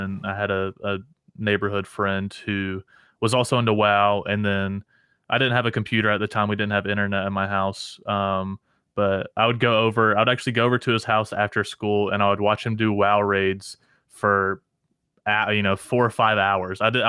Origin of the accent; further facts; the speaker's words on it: North Carolina, United States; I'm from Eastern North Carolina